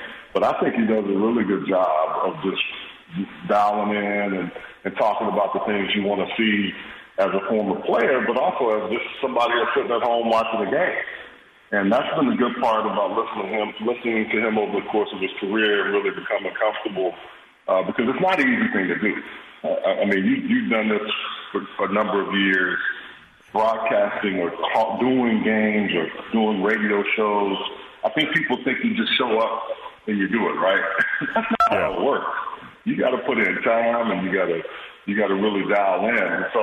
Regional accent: Houston, Texas, United States; fortunately growing up in Houston, I had a chance to play with some guys that ended up being pretty good quarterbacks

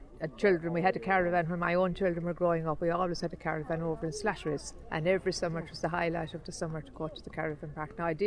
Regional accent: Tulla, County Clare, Ireland; I'm from Tulla in County Clare.

